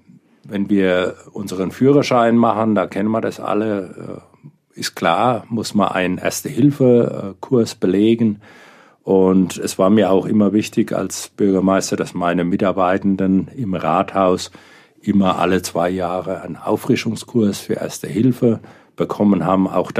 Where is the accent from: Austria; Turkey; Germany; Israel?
Germany; Mönchberg, Bavaria; in der Bücherei in Mönchberg, in meinem Heimatdorf.